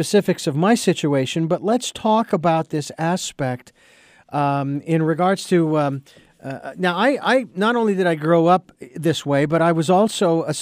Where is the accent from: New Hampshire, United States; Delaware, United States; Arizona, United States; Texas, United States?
Arizona, United States; Phoenix; born there; I was born legally blind and I was born in Phoenix. And so that made me a Phoenician blind.